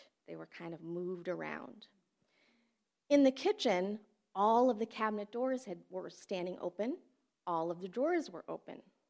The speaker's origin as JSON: {"language": "English", "town": "Flint", "region": "Michigan", "country": "United States", "tie": "born or raised there", "said": "I came along, and I had a really great childhood growing up in Flint."}